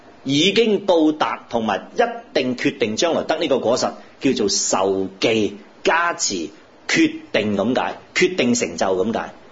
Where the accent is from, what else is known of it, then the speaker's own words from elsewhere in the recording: Guangdong, China; 我哋广东人叫做大势至啊